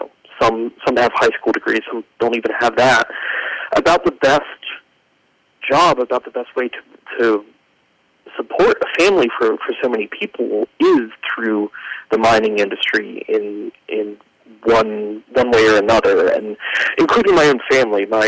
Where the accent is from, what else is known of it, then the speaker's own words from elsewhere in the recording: Beckley, West Virginia, United States; Yeah, I grew up in Raleigh County, West Virginia, in a city called Beckley, West Virginia